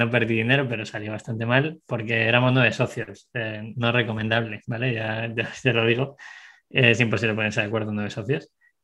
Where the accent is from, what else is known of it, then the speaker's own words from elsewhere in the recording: Segovia, Castile and León, Spain; born there; moved away; also born or lived in Madrid; tengo 33 años. 33 o 32, 30, bueno, del 87. Nací en Segovia, luego me fui a Madrid, he vivido en varias partes del mundo.